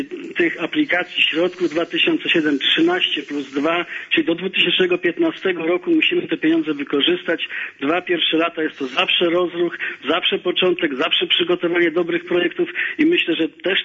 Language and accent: Polish; Lębork, Pomeranian Voivodeship, Poland; Ja jestem przede wszystkim z Lęborka, mojego miasta